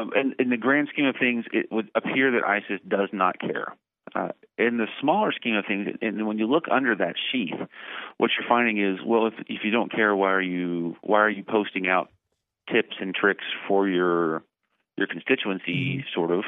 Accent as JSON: {"language": "English", "region": "Texas", "country": "United States", "said": "I'm from Texas, so I'll use it as a representative."}